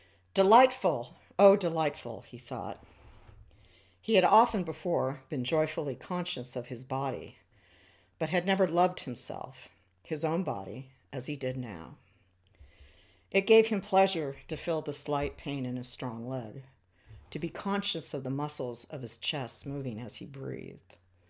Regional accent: the West, United States; I was born and I grew up in the American West and have spent most of my life here, except for 7 years in the Northeast right after college.

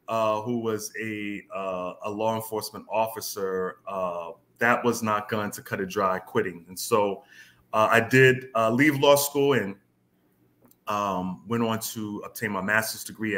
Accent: Roselle, New Jersey, United States; I was born and raised in New Jersey, specifically Roselle, New Jersey.

